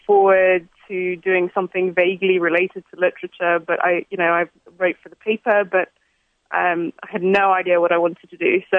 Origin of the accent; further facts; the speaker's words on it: England, United Kingdom; moved away; I sort of came in as an English person thinking